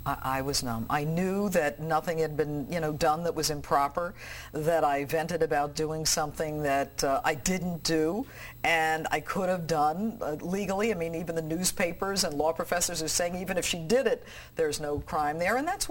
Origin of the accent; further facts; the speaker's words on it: New York, United States; I am from upstate. I'm from Chemung County, which is in the southern tier of New York